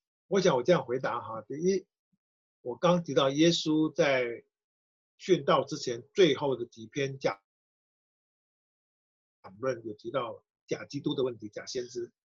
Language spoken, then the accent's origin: Chinese; China; 我们中国人有没有种族歧视？